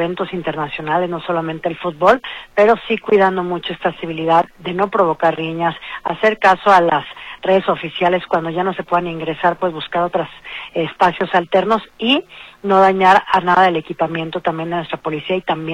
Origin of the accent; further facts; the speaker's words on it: Mexico; que nos emocionemos como mexicanos que somos